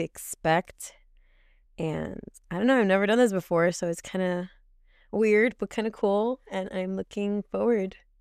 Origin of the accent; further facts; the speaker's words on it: New Jersey, United States; I'm a Salvadorian girl from New Jersey.